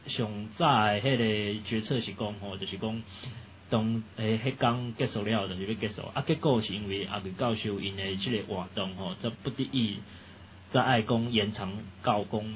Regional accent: Taiwan; 那我觉得他们根本对我们台湾人以后的所有活动，他们都没有办法封锁。

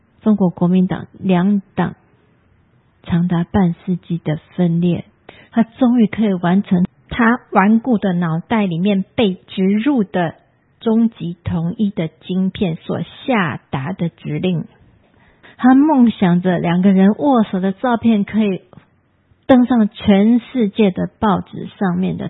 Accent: Taiwan

